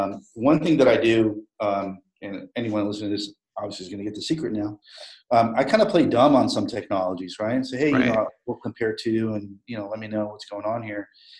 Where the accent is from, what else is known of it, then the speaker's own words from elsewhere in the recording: Los Angeles, California, United States; And I said, well, I'm from Los Angeles.